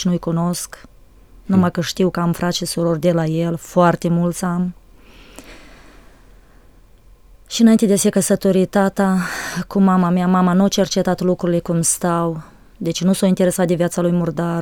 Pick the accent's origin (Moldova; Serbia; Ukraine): Moldova; now in Romania; Deci sunt venită din Republica Moldova, fostă Uniune Sovietică